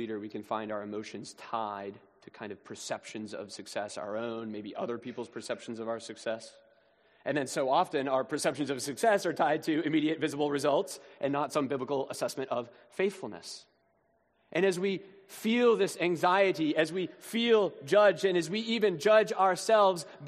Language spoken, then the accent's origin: English; Massachusetts, United States; I grew up just outside of Boston in New England, and one of the things that I grew up loving to do was going for hikes.